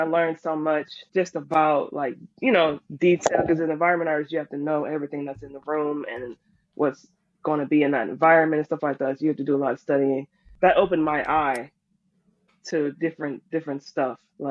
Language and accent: English; Ohio, United States; moved away as an adult; now in Atlanta, United States; Well, I'm from Ohio. So after I graduated high school, I went straight into the Army because, college is expensive in the States.